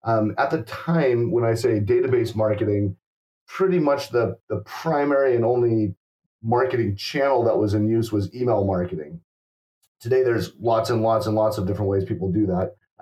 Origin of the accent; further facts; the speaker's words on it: Seattle, Washington, United States; I grew up in Seattle with a lot of Japanese culture, took a little bit of Japanese language when I was young.